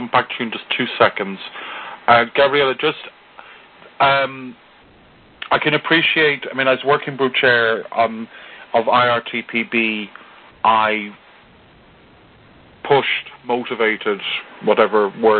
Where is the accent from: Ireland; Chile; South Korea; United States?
Ireland; I'm Irish, so I will answer your question with a question. it's an Irish thing.